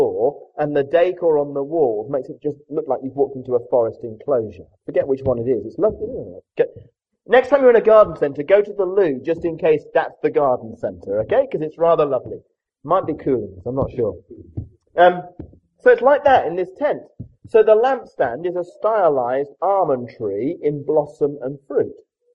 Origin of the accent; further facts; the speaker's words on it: Kenya; some of you know that I grew up in Kenya.